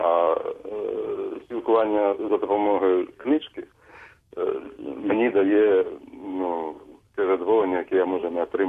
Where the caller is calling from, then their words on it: Kamianske, Dnipropetrovsk Oblast, Ukraine; Я із Кам'янського.